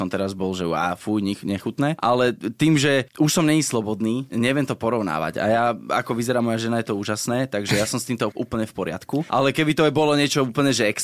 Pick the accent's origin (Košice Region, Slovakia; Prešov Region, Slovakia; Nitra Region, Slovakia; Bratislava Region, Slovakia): Nitra Region, Slovakia; Nitra; pochádzam z Nitry